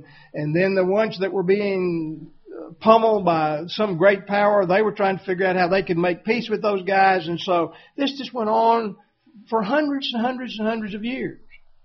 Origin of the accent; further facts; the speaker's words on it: Texas, United States; where I grew up in Texas, there are only two kinds of history that we were required to study was Texas history and American history.